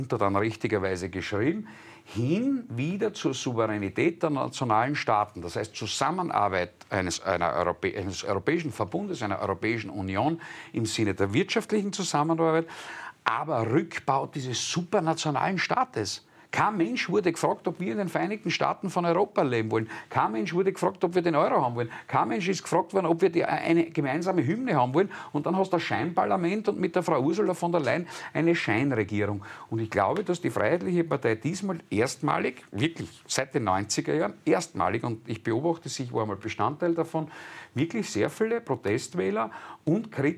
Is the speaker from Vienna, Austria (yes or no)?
no; Graz, Styria, Austria; Ich komme aus Graz